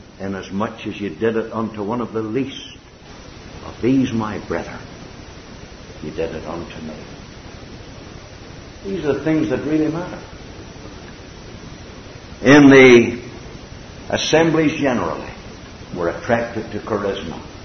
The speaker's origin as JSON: {"language": "English", "country": "Ireland", "lives_now": "Canada", "said": "I was Irish, although I'm a Canadian citizen."}